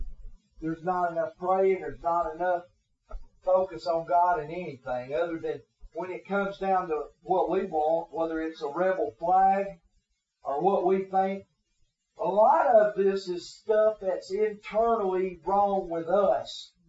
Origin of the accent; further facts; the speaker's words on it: the South, United States; It was about heritage and who I was from the South.